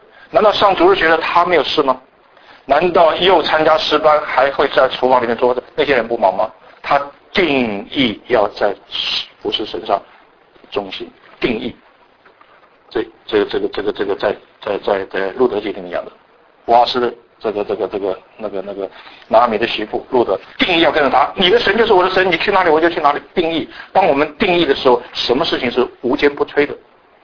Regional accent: China; 我们中国人讲到十穷怎么样，十穷怎么样

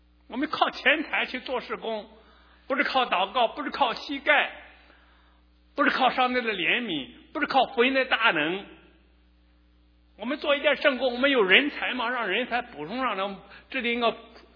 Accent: China; 我们中国人的文化更是如此啊！我们人呢，特别是华人的这个人的三六九等啊，非常强。

